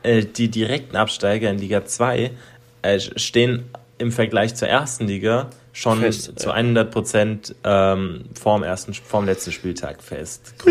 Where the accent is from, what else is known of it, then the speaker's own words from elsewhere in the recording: Mainz, Rhineland-Palatinate, Germany; das freut uns als Mainzer Bube natürlich enorm.